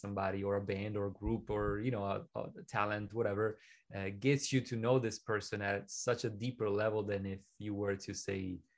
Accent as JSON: {"language": "English", "town": "Venice", "region": "Veneto", "country": "Italy", "tie": "born or raised there", "second_language": "English", "said": "A kid growing up in Venice, Italy, being obsessed with audio"}